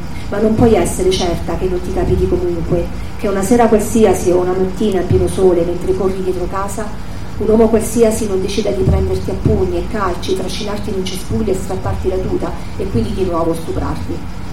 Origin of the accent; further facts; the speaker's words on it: L'Aquila, Abruzzo, Italy; sono aquilana, sono sempre andata in montagna